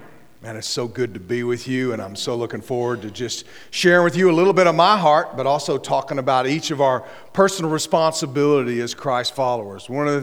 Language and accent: English; Wichita Falls, Texas, United States; born there; I was born in Wichita Falls, Texas, to a couple of teenagers